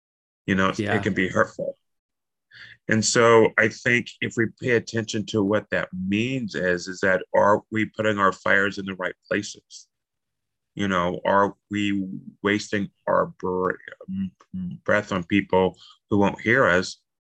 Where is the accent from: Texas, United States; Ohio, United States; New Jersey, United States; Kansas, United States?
Texas, United States; now in Chicago, United States; You know, up here so I'm from Texas, and so I get it, man. I get it. However, here in Chicago, it's the opposite.